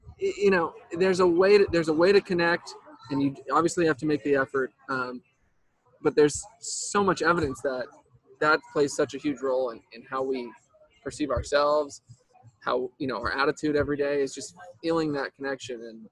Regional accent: Los Angeles, California, United States; Yeah, I grew up in Los Angeles. Went east for school for a little bit and have been back ever since.

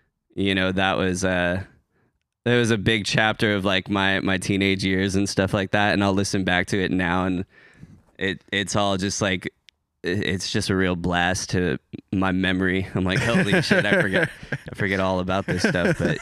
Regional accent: Hillsboro, Oregon, United States; also born or lived in Beaverton / Tigard; I was born in Hillsborough and kind of moved around as a kid, mostly through like the kind of like Washington County area of like Beaverton, Tigard, ultimately ending up back in Hillsborough and kind of growing up there a majority of my my school years

